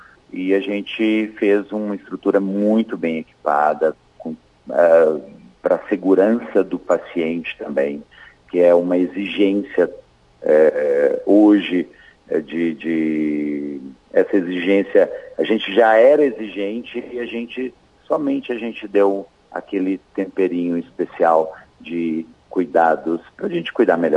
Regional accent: Belo Horizonte, Minas Gerais, Brazil; now in Caxias do Sul, Brazil; eu cheguei em Caxias do Sul, eu sou mineiro de Belo Horizonte

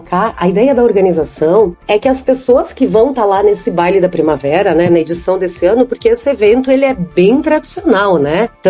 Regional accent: Serafina Corrêa, Rio Grande do Sul, Brazil; a gente vem de Serafina Corrêa, né, que é uma cidade bastante parecida com Marau, né, uma cidade de colonização e cultura italiana, mas que também recebe muitas pessoas de várias regiões.

